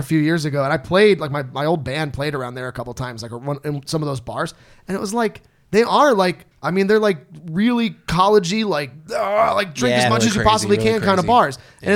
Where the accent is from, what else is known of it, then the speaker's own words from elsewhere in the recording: Florida, United States; I grew up in Florida, so I tried to be a Marlins fan, but nobody gave a shit.